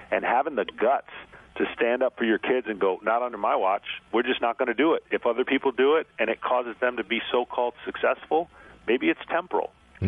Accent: Michigan, United States; I grew up in Michigan, so what do we have, about a month and a half of summer?

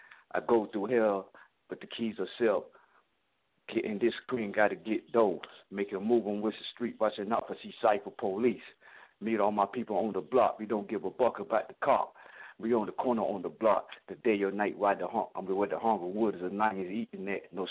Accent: Plymouth, North Carolina, United States; And I'm from Plymouth, North Carolina.

